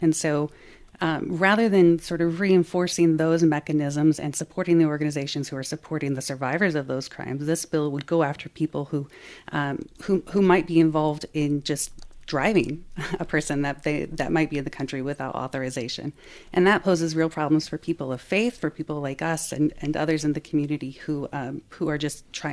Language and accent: English; Iowa, United States; And it has been, like I said, I grew up in Iowa and it has been this way for a long time.